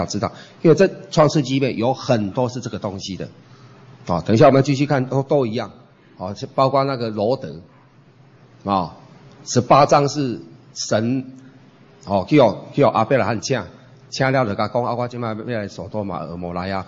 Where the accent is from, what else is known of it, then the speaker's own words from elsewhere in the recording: Taiwan; 但是一般尤其是我们台湾人，哦，一般对神或是神明的观念就是拟人化